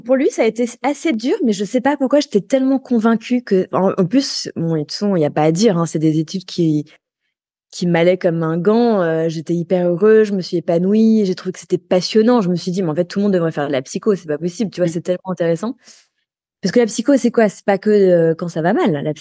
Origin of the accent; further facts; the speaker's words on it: Paris, Île-de-France, France; also born or lived in New York; Alors moi, j'ai grandi à Paris. Alors, pas que à Paris, parce qu'en fait, je suis née à Paris, mais à cette époque-là, mes parents habitaient à New York. Donc, maman est revenue à Paris pour accoucher, puis j'ai habité 2 ans à New York. Après, on est revenu à Paris.